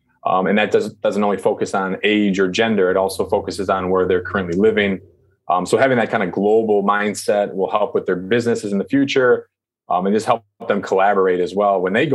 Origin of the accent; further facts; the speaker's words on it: United States; So I met my wife in China, and she's Chinese and I'm American.